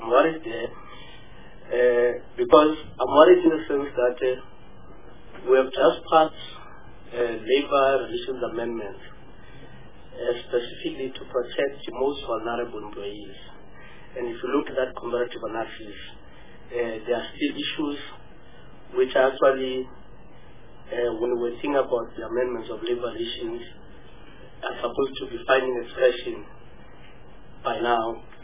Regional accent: Eastern Cape, South Africa; I'm coming from Eastern Cape

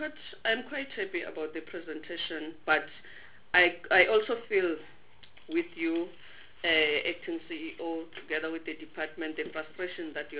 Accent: Mpumalanga, South Africa; I'm from Mpumalanga.

